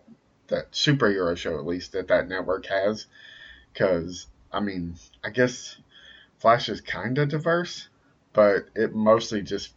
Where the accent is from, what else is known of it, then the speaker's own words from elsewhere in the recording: Columbus, Georgia, United States; we're from Columbus, Georgia, which is about 2 hours south of Atlanta.